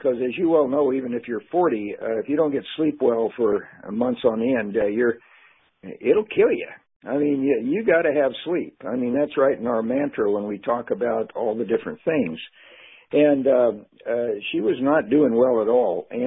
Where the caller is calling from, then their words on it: Oregon, United States; Well, I'm calling from Oregon.